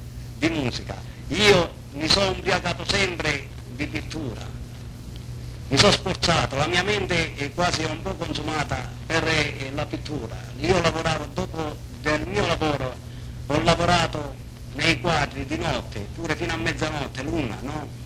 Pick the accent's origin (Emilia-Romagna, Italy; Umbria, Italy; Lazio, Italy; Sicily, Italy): Sicily, Italy; Con i templi d'Agrigento è sicuro che mi dicono che sono siciliano, senza dubbio.